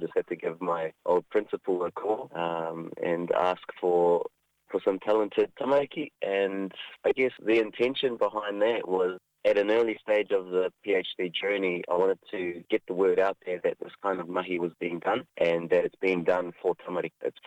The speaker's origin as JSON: {"language": "English", "town": "Rotorua", "region": "Bay of Plenty", "country": "New Zealand", "tie": "born or raised there", "said": "I grew up in Rotorua, very, very much exposed to geothermal taonga."}